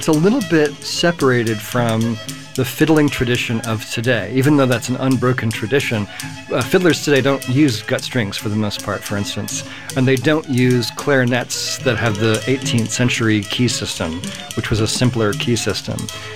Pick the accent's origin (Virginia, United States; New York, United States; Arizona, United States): Virginia, United States; Charlottesville; You know, so I grew up in Charlottesville too